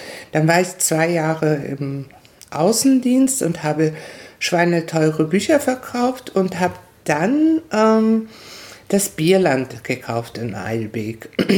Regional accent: Paraguay; moved away as an adult; now in Germany; Also ich bin mit 20 aus Paraguay nach Deutschland gekommen, habe hier Sprachlehrforschung mit diversen Nebenfächern studiert.

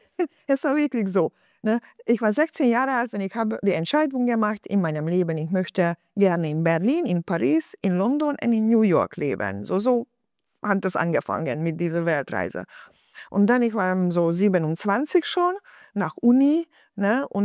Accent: Budapest, Hungary; German is a second language; Ich komme originell aus Budapest, aus Ungarn.

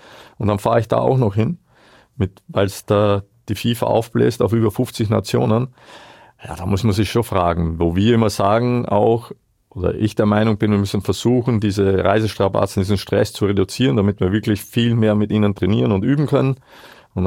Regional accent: Burgenland, Austria; ich war ja noch so verrückt bei uns im Burgenland, weil wir ja langgezogen sind.

